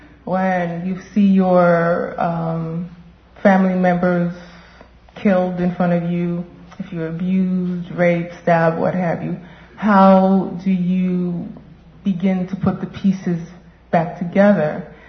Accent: Haiti; To be Haitian in a community that didn't have a large Haitian community, it's not like I grew up in Brooklyn where when you go out, it's very apparent.

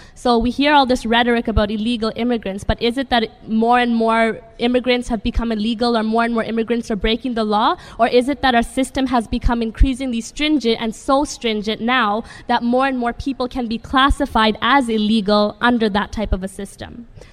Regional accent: Toronto, Ontario, Canada; So last year in Toronto, I'm from Toronto

